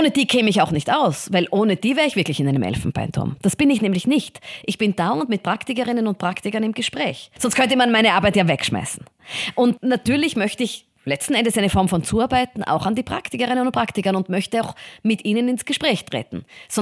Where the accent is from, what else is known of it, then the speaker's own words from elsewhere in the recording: Vienna, Austria; ich bin aufgewachsen und in die Schule gegangen in Wien, ganz unspektakulär